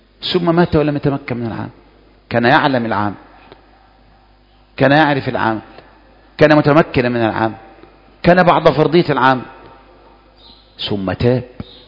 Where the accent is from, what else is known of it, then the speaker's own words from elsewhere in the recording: Egypt; ما انا هجيبها لك بعد ايه، ما انا مصري زيك